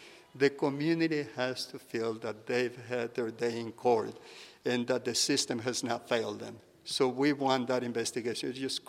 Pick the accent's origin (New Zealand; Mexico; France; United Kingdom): Mexico; Teocaltiche, Jalisco; now in United States; I'm from Teocaltiche, the town of Teocaltiche, Jalisco, small town. Boy that came here 15 years ago with $100 in my pocket.